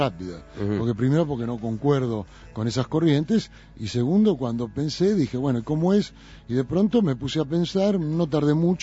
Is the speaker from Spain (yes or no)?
no; Argentina; No, yo soy mucho más argentino que italiano.